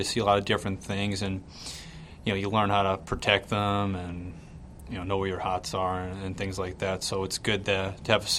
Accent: East, United States; I grew up in the East my whole life, so I'm used to playing in the cold weather.

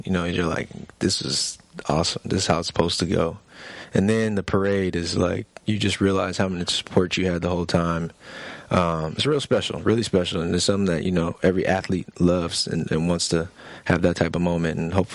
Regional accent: California, United States; And obviously, being Californian, you know, you got great just heritage and history when it comes to the Raiders organization

